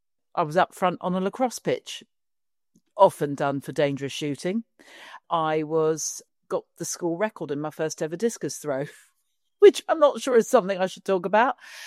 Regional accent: South East England, United Kingdom; And I grew up just outside Windsor.

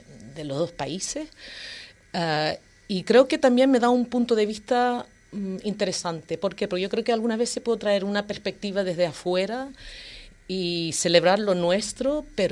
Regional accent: Australia; now in Spain; yo me crié en Australia con mis padres, que eran inmigrantes, majoreros de aquí, de pura cepa, se puede decir. Y en Australia me crié.

